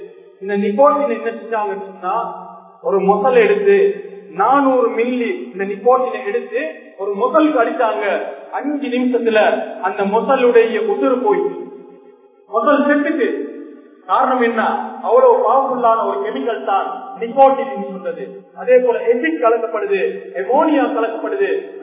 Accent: Colombo, Western Province, Sri Lanka; நான் கொழும்பை சேர்ந்தவர்

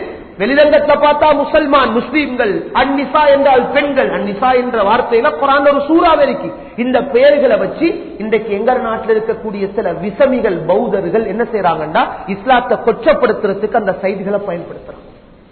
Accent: Colombo, Western Province, Sri Lanka; நான் கொழும்புல பிறந்து வளர்ந்ததுனால தைரியமா சொல்றேன்

